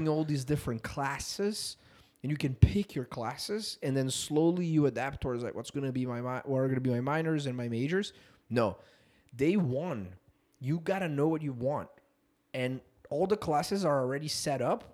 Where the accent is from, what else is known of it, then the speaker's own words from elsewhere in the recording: São Paulo, Brazil; I was basically born and raised in Sao Paulo, middle class family. So we were never poor, but we were never wealthy.